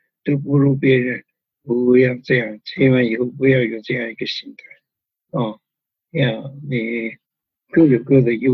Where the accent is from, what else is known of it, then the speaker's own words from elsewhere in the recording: China; 尤其我们中国人的个性啊很拘谨很保守